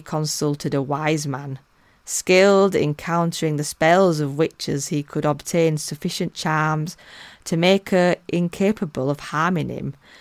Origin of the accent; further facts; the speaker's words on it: Yorkshire and the Humber, United Kingdom; One being in North Yorkshire, which I'm particularly proud of as a Yorkshire lass.